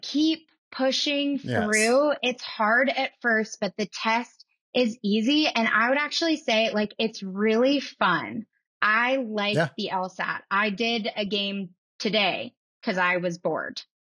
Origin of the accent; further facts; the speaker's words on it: East Coast, United States; now in Denver, United States; Like I live in Denver. It's sunny 300 days a year. I don't want to go anywhere colder. I'm from the East Coast already.